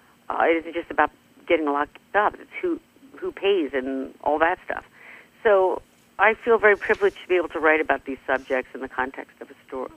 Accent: Philadelphia, Pennsylvania, United States; I'm a Philadelphian, so it was a real honor.

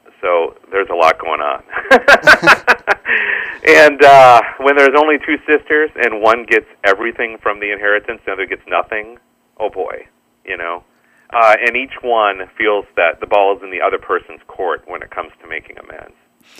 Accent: Minnesota, United States; This is the era of, in my home state of Minnesota, Hams, Schmidt, Grain Belt, you know, when they were the primary local beers

